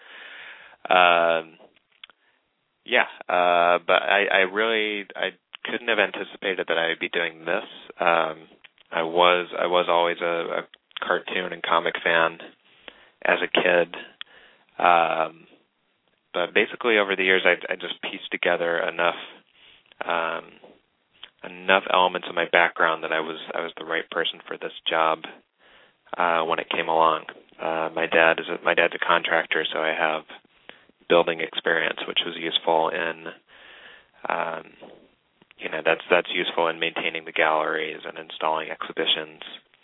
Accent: Ohio, United States; I grew up in Ohio. Went to proud graduate of Wellington High School, and went to Colorado College and studied fine art.

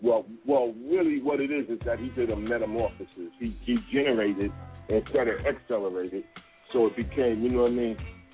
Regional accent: New York, United States; I'm from Grand Projects, which is on 25th Amsterdam. You know what I mean? Big up to all my Grand Houses people.

